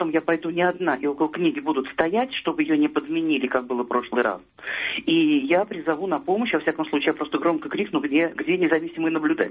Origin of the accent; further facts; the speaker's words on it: Moscow, Russia; я из Москвы.